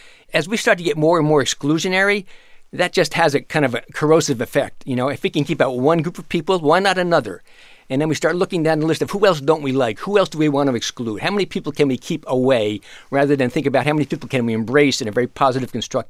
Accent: United States; I think as an American, when I look at my country, our country

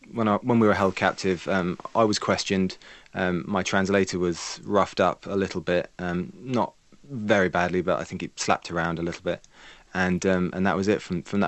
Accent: United Kingdom; But yeah, you know what happens as a British journalist working in Baghdad.

